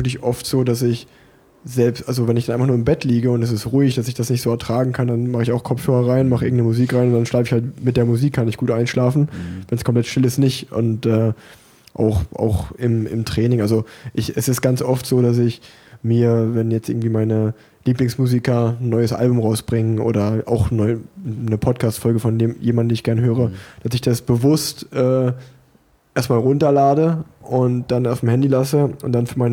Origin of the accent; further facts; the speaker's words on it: Unna, North Rhine-Westphalia, Germany; born there; now in Cologne, Germany; als gebürtiger Unneraner, das liegt ja eigentlich Vorort von Dortmund, ist das ganz genauso. Also ich finde, ich wohne jetzt in Köln, ich liebe Köln